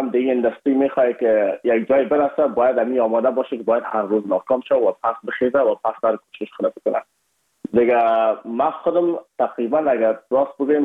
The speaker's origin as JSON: {"language": "Persian", "country": "Afghanistan", "said": "بخصوص ما از افغانستان هستیم یکم یک لهجه ما فرق داشت."}